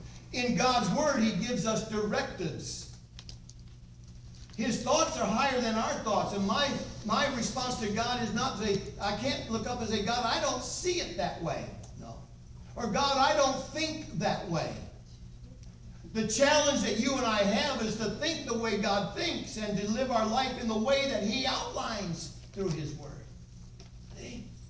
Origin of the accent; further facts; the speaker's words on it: Muskegon, Michigan, United States; I was raised in Muskegon, Michigan, and at the house where my parents and us lived, the kitchen table was right against a window like this that looked over into the yard.